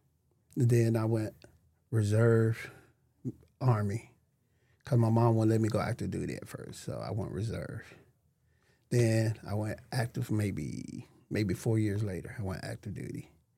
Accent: Detroit, Michigan, United States; When I came back from Detroit, I was like a little rougher than my sister and brothers because growing up in Detroit, it's a rough place to be.

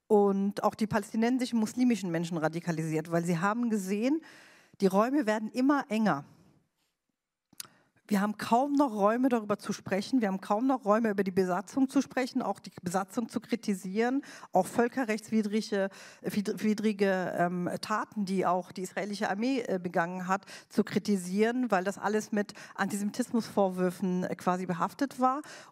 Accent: Berlin, Germany; ich bin Berlinerin

